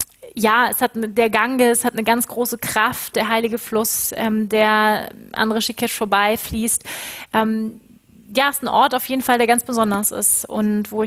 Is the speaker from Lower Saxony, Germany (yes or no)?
no; Hamburg, Germany; born there; aber ich bin in Hamburg geboren. Meine Eltern leben in Hamburg.